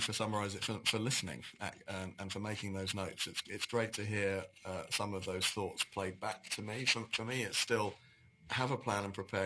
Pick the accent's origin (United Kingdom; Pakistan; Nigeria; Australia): Australia; now in Taipei, Taiwan; living in Taipei as an Australian who's worked with different cultures and people from around the world